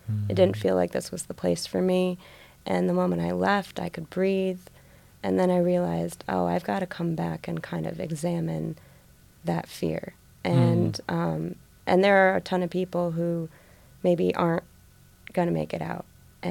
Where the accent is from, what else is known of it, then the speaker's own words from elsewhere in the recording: Midwest, United States; I think that maybe there was some nuance with being a Midwesterner that people didn't fully pick up on.